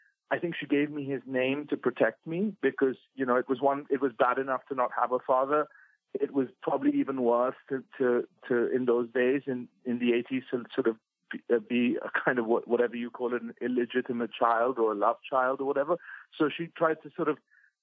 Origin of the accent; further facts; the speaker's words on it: Delhi, India; A fairly idyllic, like Delhi in those days was not a gas chamber. It was a very sort of small, rather dull political capital